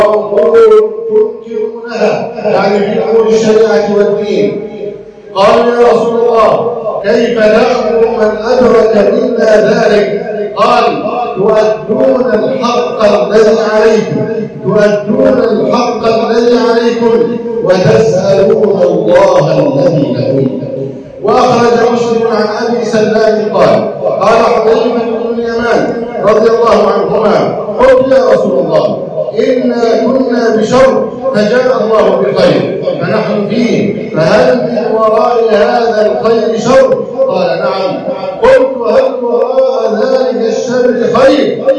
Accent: Egypt; أن يحفظ بلدنا مصر أمن الأمانة

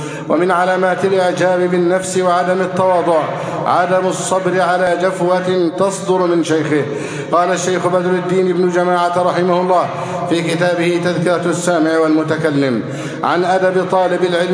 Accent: Egypt; اللهم احفظ بلدنا مصر أمنا أمانا، صفاء رخاء

